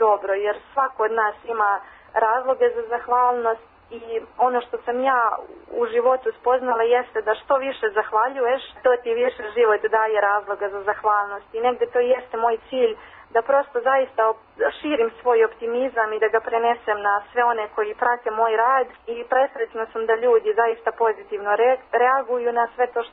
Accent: Ivanjica, Moravica District, Serbia; moved away as an adult; now in New York, United States; Ja sam došla iz Ivanjice direktno u Njujork i nisam se pokajala.

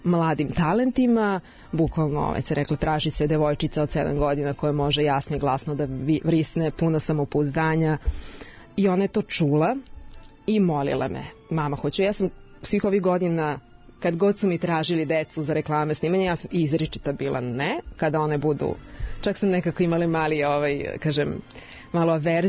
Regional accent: Subotica, Vojvodina, Serbia; Pa da, ja sam rođena i odrasla u Subotici. Do fakulteta sam živjela u Subotici, došla da studiram.

